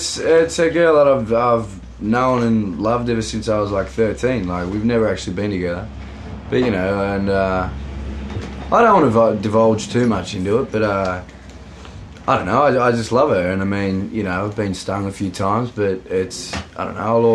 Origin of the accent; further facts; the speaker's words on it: Queanbeyan, New South Wales, Australia; Yeah, I grew up in Queanbeyan.